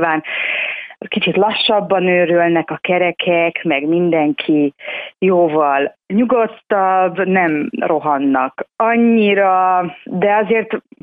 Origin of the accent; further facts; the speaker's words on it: Szeged, Csongrád-Csanád, Hungary; also born or lived in Budapest; now in Italy; Szegeden születtem, ott nőttem fel, ott jártam egyetemre. Tehát magyarországi viszonylatban ugye egy nagyvárosi közegnek számít, és akkor utána a diploma után kerültem én fel Budapestre, ahol majdnem 10 évig értem